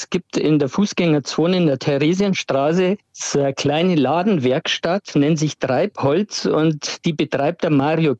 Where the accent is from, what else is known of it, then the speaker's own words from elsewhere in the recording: Passau, Bavaria, Germany; Ja, ich komme aus Passau, bin hier geboren und ja, verbringe die letzten Jahre in dieser Kleinstadt in Niederbayern.